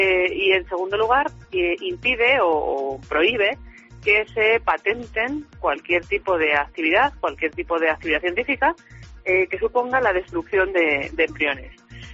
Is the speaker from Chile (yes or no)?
no; Spain